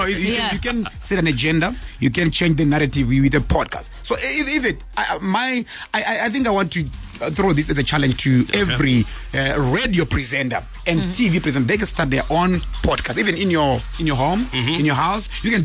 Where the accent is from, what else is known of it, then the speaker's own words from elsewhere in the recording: Rusape, Manicaland, Zimbabwe; I grew up in Rusape, Kunyazura, but then ndakazomuva zvishoko kuzengezero zvishoko.